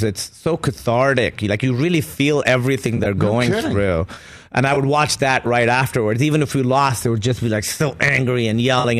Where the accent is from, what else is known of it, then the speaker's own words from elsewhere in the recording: Pakistan; I'm from Pakistan.